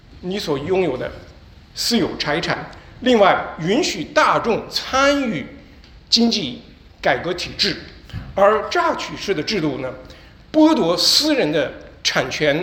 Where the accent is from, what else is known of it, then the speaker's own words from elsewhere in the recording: Hohhot, Inner Mongolia, China; 我小的时候父母让我学小提琴，给我买小提琴的时候，在内蒙古呼市只有基本上一家商场卖小提琴